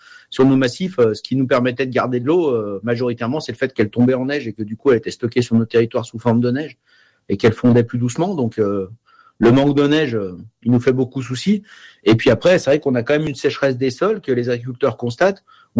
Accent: Auvergne-Rhône-Alpes, France; moi je suis savoyard, donc nous on parle de gouille, mais quelque part c'est du patois

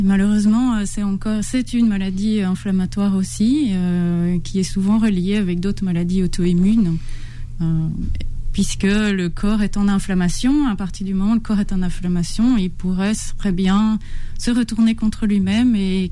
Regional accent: Belgium; now in United States; Et je suis belge d'origine.

